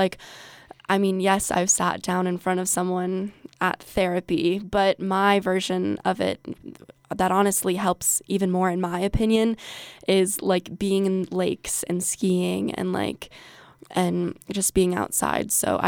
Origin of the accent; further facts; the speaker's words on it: Glenwood, Colorado, United States; going to talk about growing up in mountain towns, because I'm so thankful that I grew up where I did. I was born and raised in Glenwood.